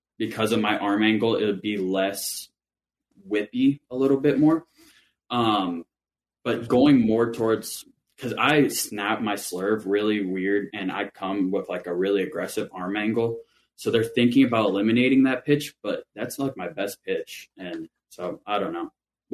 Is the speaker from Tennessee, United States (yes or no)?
no; St. Cloud, Minnesota, United States; Well, I'm from St. Cloud, Minnesota. Go Huskies.